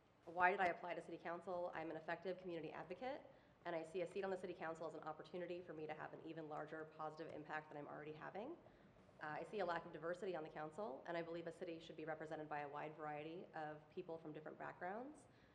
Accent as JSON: {"language": "English", "town": "Beaverton", "region": "Oregon", "country": "United States", "said": "I'm from Tannisbourne, out in Beaverton, and when I moved there, it was farmlands and pretty much nothing else."}